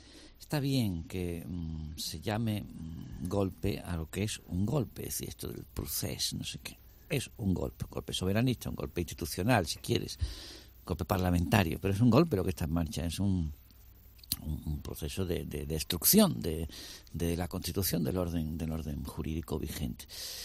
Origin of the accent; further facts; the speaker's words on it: Spain; Yo soy español. No, yo no soy indepe